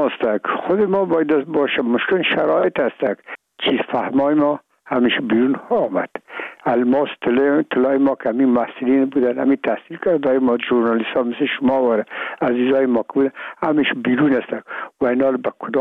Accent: Afghanistan; میگم ما افغان هستیم تذکره خود را نآوردیم

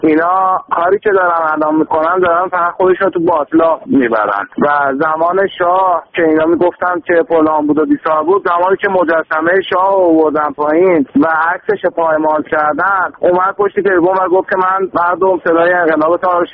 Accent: Iran; ما ایرانی هستیم و با غیرتیم

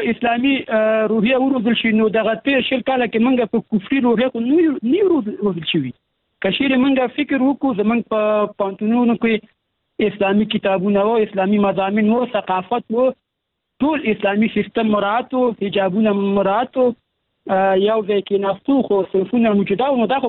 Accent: Afghanistan; موږ د افغانستان خلک یو، دې هېواد کې موږ ژوند کړی، دا مو هېواد دی.

